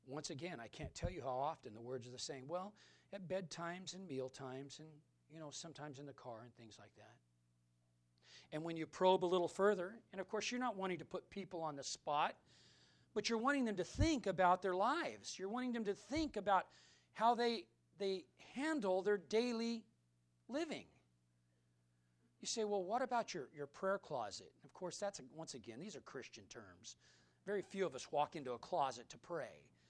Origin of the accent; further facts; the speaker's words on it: Modesto, California, United States; because I'm from South Modesto.